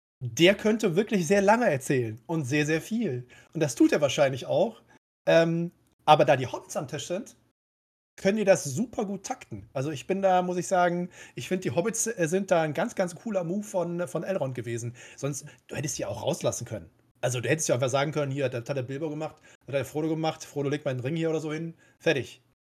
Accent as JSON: {"language": "German", "town": "Cologne", "region": "North Rhine-Westphalia", "country": "Germany", "said": "dass ich vielleicht ein bisschen viel erzähle als Kölner die ganze Zeit"}